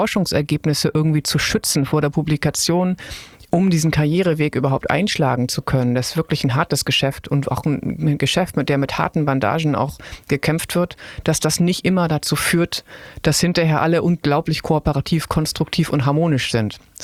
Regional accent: Northern Germany, Germany; ich bin aus Norddeutschland, protestantisch gepflegt.

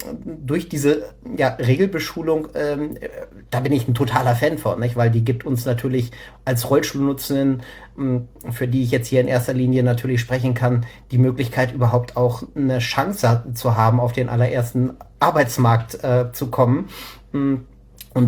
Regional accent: Hanover, Lower Saxony, Germany; zurück in Hannover, ich komme aus Hannover

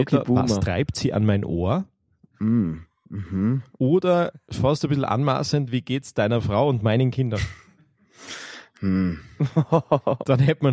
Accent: Austria

